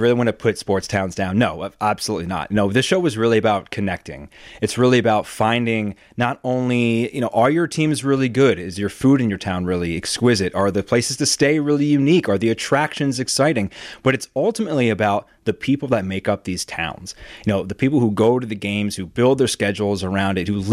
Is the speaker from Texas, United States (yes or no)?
no; Philadelphia, Pennsylvania, United States; We're all from the Philadelphia area, all went to Temple.